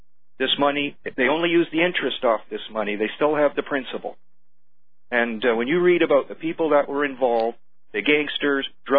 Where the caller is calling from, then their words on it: Ontario, Canada; Oh, hi there. Calling you from Ontario.